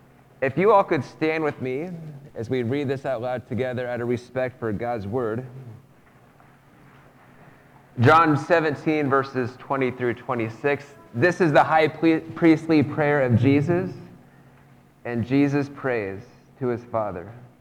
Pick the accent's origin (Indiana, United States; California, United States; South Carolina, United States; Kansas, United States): Kansas, United States; Lenexa; also born or lived in Shawnee; I grew up in Kansas City, in Lenexa and Shawnee, around there. I went to K-State. I've been to Kansas my whole life until that point.